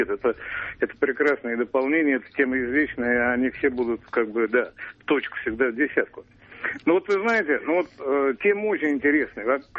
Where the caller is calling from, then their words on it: Moscow, Russia; я из Москвы.